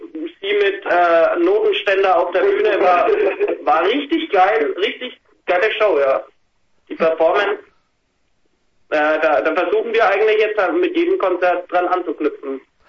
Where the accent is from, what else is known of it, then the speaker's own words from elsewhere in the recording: Bavaria, Germany; Ja gut, wir kommen ja aus Franken, ne, oder Bayern, das ist ja Bierland, ne?